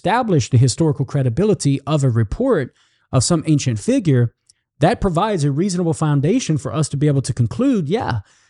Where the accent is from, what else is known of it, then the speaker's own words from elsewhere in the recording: Louisiana, United States; accent: Southern Louisiana; change my Southern Louisiana expressions to standard English, because such expressions identify me as a Southerner, and particularly a Cajun from Southern Louisiana.